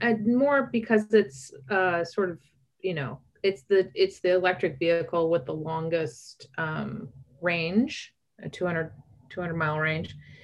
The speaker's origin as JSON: {"language": "English", "town": "Los Angeles", "region": "California", "country": "United States", "tie": "born or raised there", "said": "I actually, there was a place, I grew up in Los Angeles, and there was a place where the Beverly Center is now."}